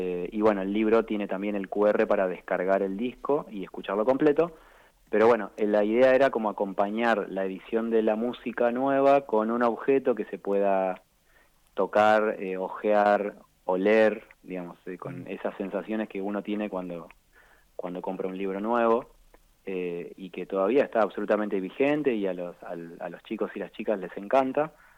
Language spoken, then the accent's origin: Spanish; Santa Fe, Argentina; Matías Yurgin, somos los dos santafesinos, nos conocemos desde la adolescencia.